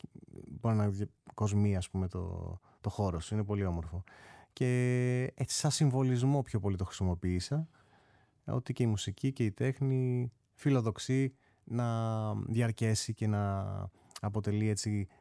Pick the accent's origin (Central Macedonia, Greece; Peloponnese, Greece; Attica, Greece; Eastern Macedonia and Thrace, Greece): Peloponnese, Greece; Monemvasia; Πήρα σε κάποια φάση την κιθάρα μου και πήγα και έπαιξα και στον τόπο μου στη Μονεβασιά.